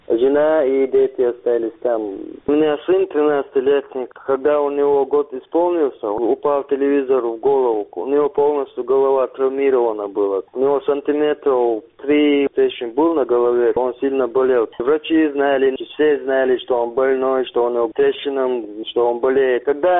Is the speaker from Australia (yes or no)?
no; Chechnya, Russia; я хотел, чтобы наша Чеченская республика жила спокойно